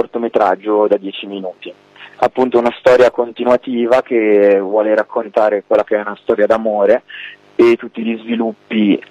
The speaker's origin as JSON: {"language": "Italian", "town": "Lecco", "region": "Lombardy", "country": "Italy", "said": "Sì, siamo di Lecco."}